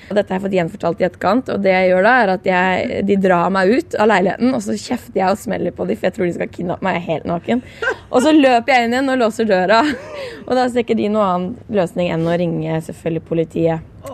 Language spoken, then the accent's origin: Norwegian; Larvik, Vestfold, Norway; now in Oslo, Norway; jeg bor jo i Oslo, ja, men kommer selvfølgelig fra min hjemby Larvik